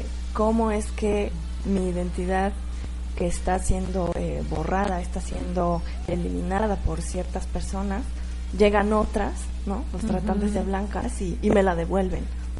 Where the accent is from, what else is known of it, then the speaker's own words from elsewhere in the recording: Mexico; Pero los únicos que le atinaron a mi identidad mexicana fueron los tratantes de personas.